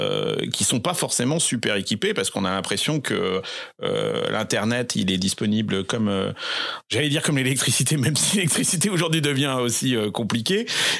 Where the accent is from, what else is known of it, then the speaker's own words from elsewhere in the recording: Nouvelle-Aquitaine, France; Bah, moi, je viens du Limousin.